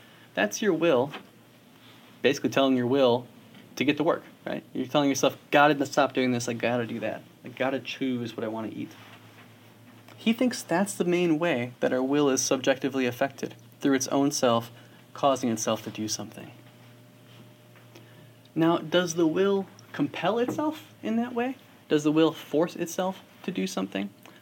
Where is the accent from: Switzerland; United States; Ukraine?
United States; Minnesota; I'm from Minnesota. The streets are always cold.